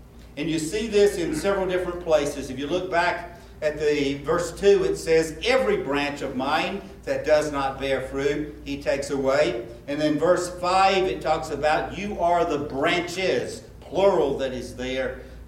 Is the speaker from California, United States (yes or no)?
no; York, South Carolina, United States; I was a fairly young boy and growing up in York, and it was late April.